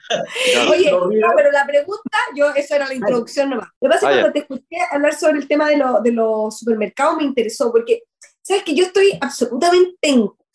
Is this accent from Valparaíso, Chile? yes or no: no; Talca, Maule, Chile; no he tenido el gusto de estar contigo, y soy de Talca.